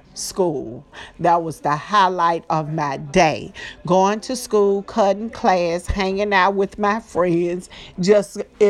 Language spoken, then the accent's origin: English; Memphis, Tennessee, United States; I grew up in North Memphis on Bingham Street off Jackson.